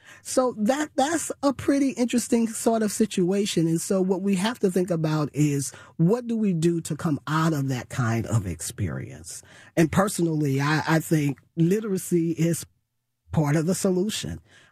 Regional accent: St. Louis, Missouri, United States; So my parents, we grew up in the Jeff Vanderloo community, which has always been a working class community and a huge concentration of folks that are just growing up in poverty. I attended Dunbar Elementary School, which is part of the St. Louis public school system.

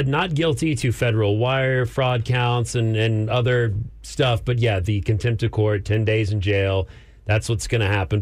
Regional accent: United States; not yelling loudly that I'm an American.

